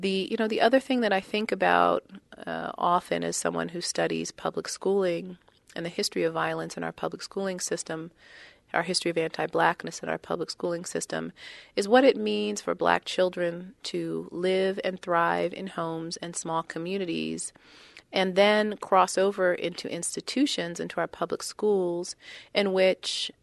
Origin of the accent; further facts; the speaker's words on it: East Coast, United States; I'm not from here. I grew up in the United States, particularly on the East Coast of the United States